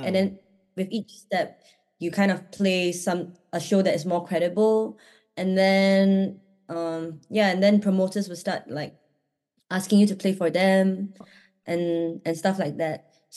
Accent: Singapore; now in London, United Kingdom; I mean, we're from Singapore, which is like very, very far away, right, from London.

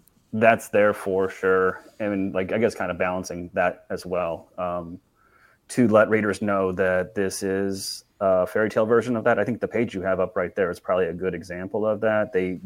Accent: Indiana, United States; I'm from Northwest Indiana, and there's a museum that has an exhibit dedicated to the story, to the case.

